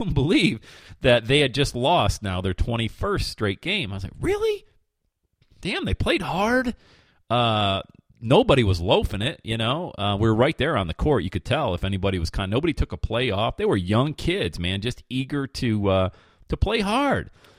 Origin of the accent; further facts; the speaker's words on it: Pennsylvania, United States; but I grew up in Pennsylvania, a huge Philadelphia 76er fan.